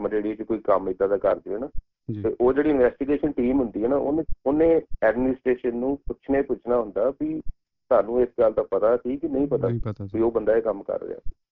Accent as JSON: {"language": "Punjabi", "region": "Punjab", "country": "India", "said": "ਜਿਹੜੇ ਅਸੀਂ ਪੰਜਾਬੀ ਹੈਗੀ ਨਾ ਕਮਿਊਨਿਟੀ, ਈਵਨ ਇੰਡੀਅਨ ਕਮਿਊਨਿਟੀ"}